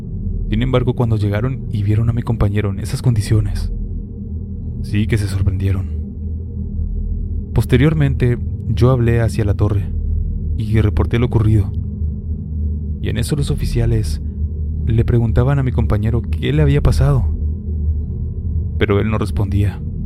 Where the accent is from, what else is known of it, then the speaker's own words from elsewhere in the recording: Chile; soy de Chile.